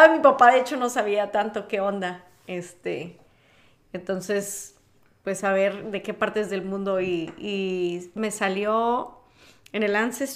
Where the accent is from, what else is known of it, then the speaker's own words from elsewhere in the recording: Tamaulipas, Mexico; yo soy de Tamaulipas. Toda mi familia es de Tamaulipas, y de la familia de la abuela, pues eran de Nuevo León. Entonces, pues sí, 100% Tamaulipas y Nuevo León.